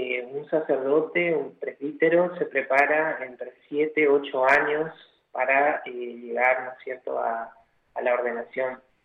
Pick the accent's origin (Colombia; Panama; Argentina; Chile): Argentina; Corrientes; also born or lived in Posadas; si bien no nací aquí en Corrientes, nací en Posadas, en Misiones, pero desde los 12 años estoy siendo malcriado acá en Corrientes